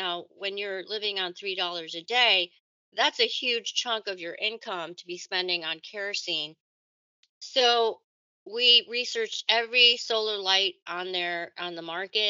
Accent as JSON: {"language": "English", "country": "United States", "tie": "born or raised there", "said": "And I was taught that by my mother, being Korean and Asian, growing up in the United States."}